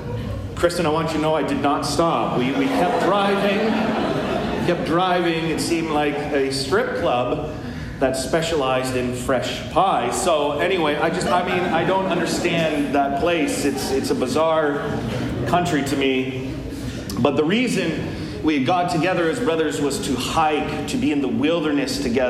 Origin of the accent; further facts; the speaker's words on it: Canada; sometimes as a Canadian, I can't just get over how bizarre that country is.